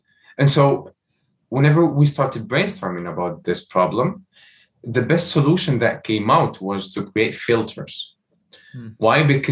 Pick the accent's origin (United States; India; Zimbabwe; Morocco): Morocco; I was born and raised in Morocco.